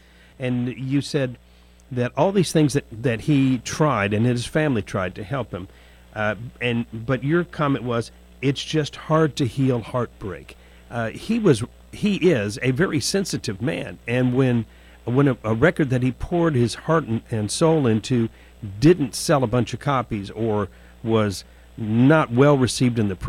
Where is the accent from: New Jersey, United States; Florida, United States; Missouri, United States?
Florida, United States; Daytona Beach; growing up in Daytona Beach, Florida, where I and a lot of my friends were surfers as well